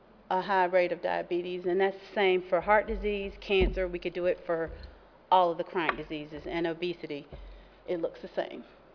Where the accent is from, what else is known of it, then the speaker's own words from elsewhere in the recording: North Carolina, United States; from North Carolina